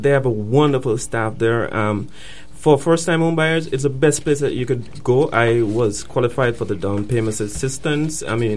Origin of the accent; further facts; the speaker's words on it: Jamaica; moved away; This is actually my first home. I moved from Jamaica like 4 years ago, so it was my first home.